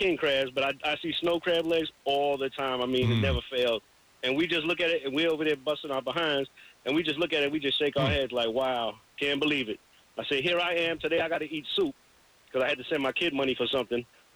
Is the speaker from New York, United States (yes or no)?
yes; Brooklyn, New York, United States; I'm from Brooklyn, bro.